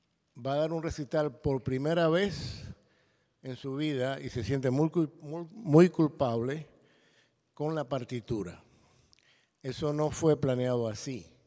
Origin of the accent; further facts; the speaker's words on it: Havana, Cuba; moved away as an adult; Y yo me fui a los 18 años de La Habana.